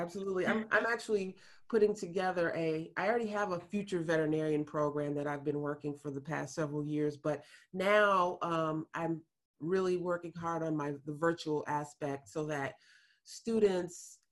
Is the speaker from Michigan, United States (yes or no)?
yes; Grand Rapids, Michigan, United States; running up and down my street, my hometown in Grand Rapids